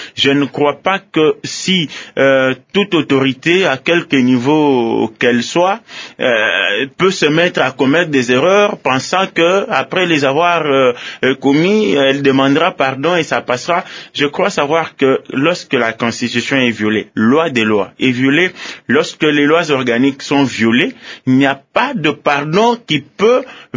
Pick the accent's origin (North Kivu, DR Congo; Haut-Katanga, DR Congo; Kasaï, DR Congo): Kasaï, DR Congo; chez moi au Kassai